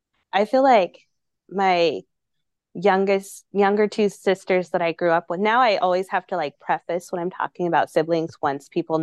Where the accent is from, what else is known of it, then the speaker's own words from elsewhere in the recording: Paso Robles, California, United States; We're from Paso Robles. I don't know if you know where that is, but that's where we're from.